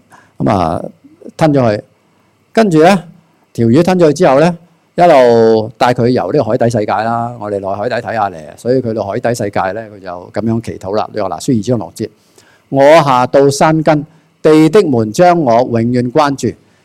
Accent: Hong Kong; 我哋香港人都系啦，究竟你上船落船咧，系嘛？

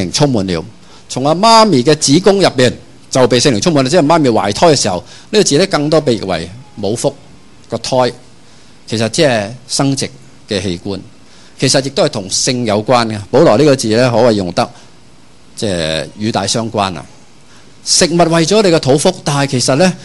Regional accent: Hong Kong; 即是主宰着我们香港人的思想啊

